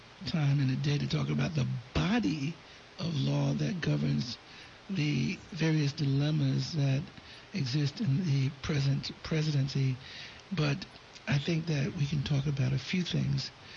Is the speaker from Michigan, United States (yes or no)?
no; Philadelphia, Pennsylvania, United States; I mean, I'm from Philly, and North Philly, and I've traveled around